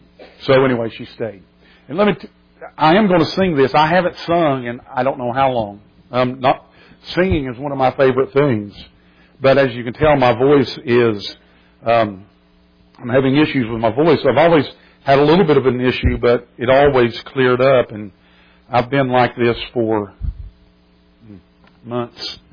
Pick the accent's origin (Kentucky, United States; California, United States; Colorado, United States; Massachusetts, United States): Kentucky, United States; South Shore; Of course, I was raised in the South Shore, and my sister still lives there, and my mom still lives in Portsmouth.